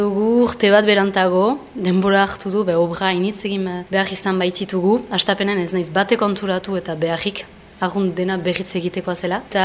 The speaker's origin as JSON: {"language": "Basque", "town": "Méharin", "region": "Nouvelle-Aquitaine", "country": "France", "tie": "born or raised there", "said": "niretzat garrantzitsua da Euskaldun gisa eta Miahitztar gisa sortzez."}